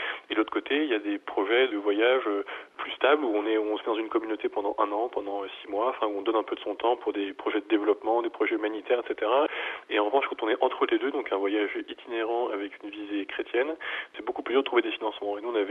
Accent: Paris, Île-de-France, France; Moi, je suis parisien, on imagine Noël depuis Paris

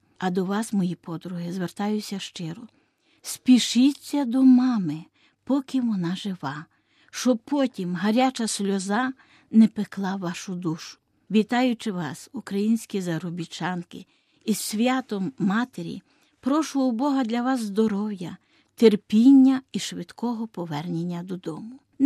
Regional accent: Sambir, Lviv Oblast, Ukraine; Є такий образ і в моєму рідному місті Самбурі.

